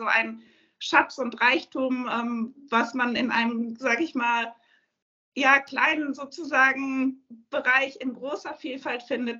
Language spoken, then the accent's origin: German; Hannover, Lower Saxony, Germany; also born or lived in Mettmann; Ich bin 48 Jahre alt, bin aufgewachsen in Hannover und in Mettmann.